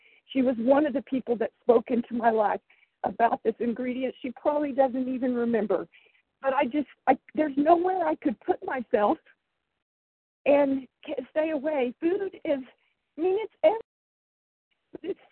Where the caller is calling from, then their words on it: Tulsa, Oklahoma, United States; and I'm calling from Tulsa, Oklahoma, and I also live part-time in Coppell, Texas as well. So kind of between two states.